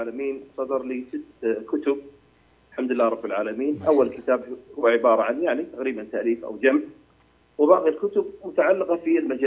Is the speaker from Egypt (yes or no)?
no; Kuwait; لأن هذه الجهة اللي عندنا في الكويت